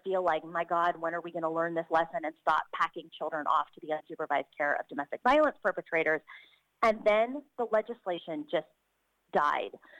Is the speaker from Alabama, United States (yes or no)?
no; California, United States; The law that I was sort of most familiar with was the California law, because I'm from California and I volunteer with a child abuse organization there.